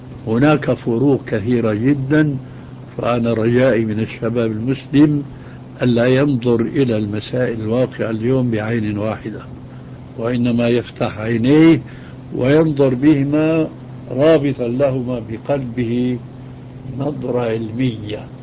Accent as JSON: {"language": "Arabic", "town": "Damascus", "region": "Damascus Governorate", "country": "Syria", "tie": "born or raised there", "also_born_or_lived": "Albania", "moved": "yes", "said": "من فضل والدي رحمه الله الذي هاجر بنا من ألبانيا إلى سوريا إلى دمشق"}